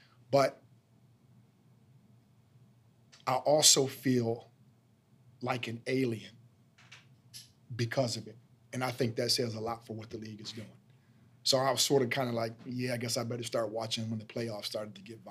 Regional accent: East Lansing, Michigan, United States; Now, I grew up in East Lansing part of my childhood, too

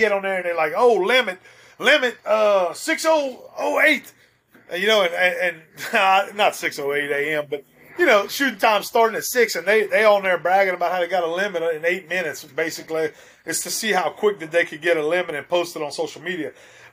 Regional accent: Louisiana, United States; Growing up hunting the rice fields and stuff like that, where I grew up in Evangeline Parish, that area, we'd go to some of those rice fields

